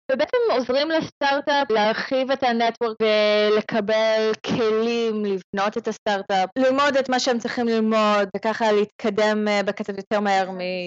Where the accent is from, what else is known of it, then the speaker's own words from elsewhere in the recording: United States; Hebrew is a second language; now in Israel; אני עליתי לארץ לפני 11 שנים, 12 שנים, מווירג'יניה, פיטסבורג, מארצות הברית.